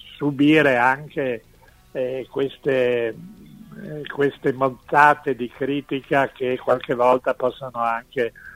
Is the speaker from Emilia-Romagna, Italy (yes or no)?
no; Friuli-Venezia Giulia, Italy; io adesso vivo in Friuli, da friulano sono tornato verso le radici